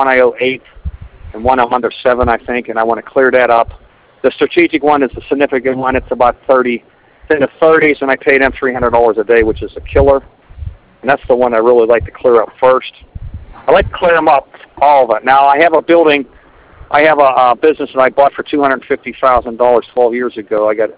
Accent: Clairton, Pennsylvania, United States; We're calling the south, and we're right by, I'm from Clareton, Pennsylvania, where the Clareton Mill is, like the U.S. Steel.

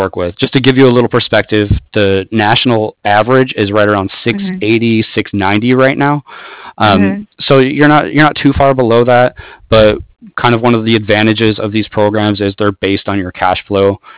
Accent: San Francisco, California, United States; now in San Diego, United States; I'm from San Francisco. I lived for a short while in Union City and Fremont, and then back in San Francisco before coming here to San Diego.

